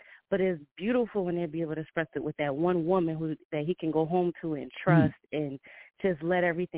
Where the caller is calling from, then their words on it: New Jersey, United States; I'm calling from Jersey … COO of Fano Music and Di Bernardo Productions.